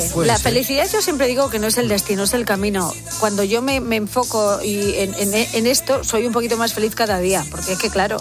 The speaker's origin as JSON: {"language": "Spanish", "country": "Spain", "said": "Que los españoles somos los europeos que más horas pasamos en el curro, pero no los más productivos."}